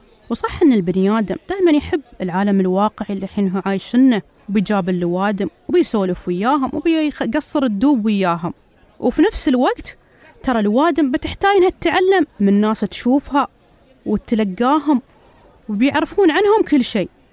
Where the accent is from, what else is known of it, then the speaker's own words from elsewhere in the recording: United Arab Emirates; ولكن الحمد لله بلادنا الإمارات تعلمت من جائحة كورونا وايد